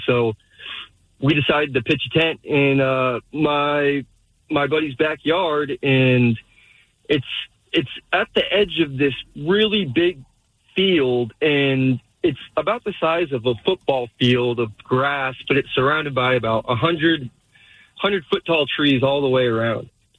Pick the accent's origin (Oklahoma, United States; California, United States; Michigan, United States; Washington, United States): Washington, United States; North Bend; Okay, cool. I grew up in North Bend, and I don't know if you guys are familiar, have been to the area. You know how wooded it is.